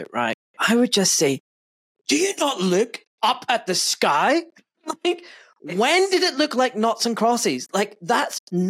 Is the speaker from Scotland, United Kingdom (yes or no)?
yes; Glasgow, Scotland, United Kingdom; Born and brought up in Glasgow, I can tell you right now, I really suffer from SAD, seasonal affective disorder.